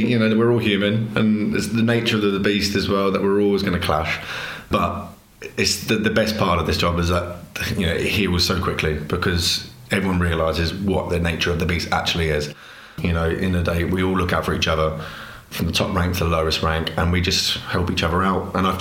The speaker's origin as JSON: {"language": "English", "region": "South East England", "country": "United Kingdom", "said": "It does, and especially I'm from Berkshire as well, which is one of our former regiments."}